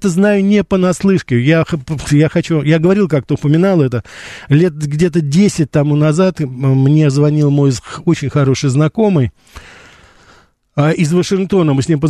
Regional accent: Russia; он когда узнал, что вот я из России

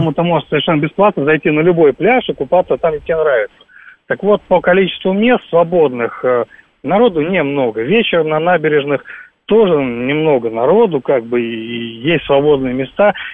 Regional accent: Crimea, Ukraine; now in Moscow, Russia; Более того, я сам из Крыма, в принципе, теперь живу в Москве.

